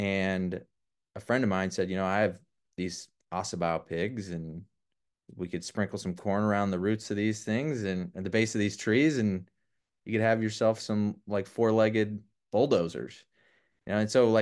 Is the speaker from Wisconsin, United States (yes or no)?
yes; Wisconsin, United States; I grew up in Wisconsin. Have you ever been there?